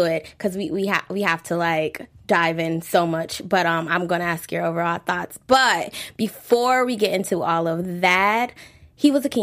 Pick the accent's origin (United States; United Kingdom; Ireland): United Kingdom; London; accent: London; So we're talking about how my accent, my London accent, is horrible.